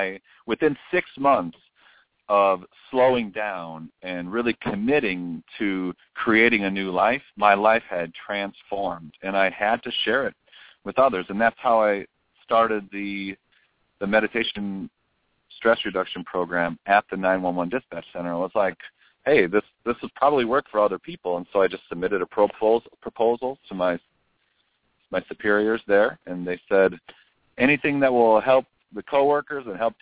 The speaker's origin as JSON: {"language": "English", "region": "Minnesota", "country": "United States", "tie": "born or raised there", "said": "I grew up in Minnesota, in a small town near the Minneapolis-St. Paul area, about a town of about 2,500 people."}